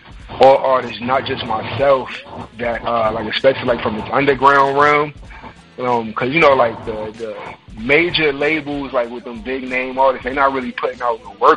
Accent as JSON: {"language": "English", "town": "Harlem", "region": "New York", "country": "United States", "tie": "born or raised there", "said": "born and raised in Harlem my whole life, man. It's nothing like it, man. Not like that New York air, that grit"}